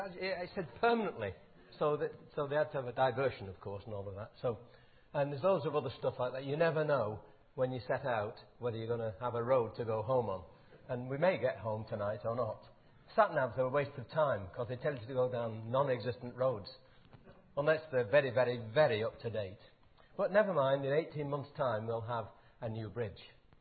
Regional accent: Salford, North West England, United Kingdom; now in Runcorn, United Kingdom; We're from Runcorn. We're actually both from Salford originally, but we live in Runcorn.

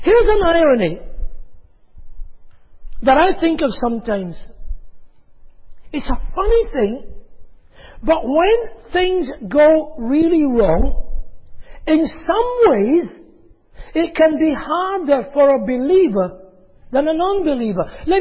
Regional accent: Scotland, United Kingdom; I grew up in Scotland, as you would realise, and it rains in Scotland even more than it does in Manchester.

